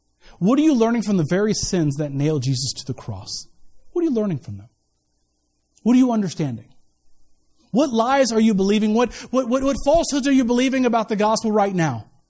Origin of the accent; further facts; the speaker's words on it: United States; I'm American, so my feet were soft, so I couldn't do it.